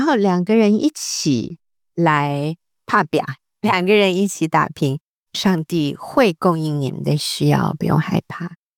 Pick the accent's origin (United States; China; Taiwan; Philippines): United States; 我虽然是在美国长大